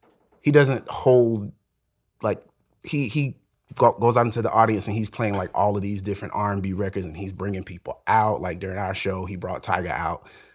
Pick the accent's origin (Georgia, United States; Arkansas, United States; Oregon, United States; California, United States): Georgia, United States; The highlight for me, because I'm from Georgia and I've always wanted to be, even as a kid, immersed in like the Atlanta skate culture.